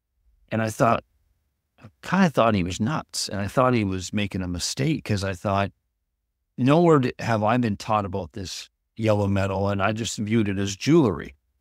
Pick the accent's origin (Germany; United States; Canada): Canada; Vancouver, British Columbia; I grew up in Vancouver, but my family, you know, my dad moved over from India when he was 21, right?